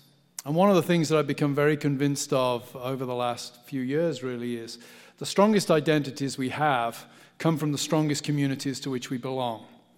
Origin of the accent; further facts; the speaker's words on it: England, United Kingdom; I'm an Englishman. I'm a patriotic Englishman.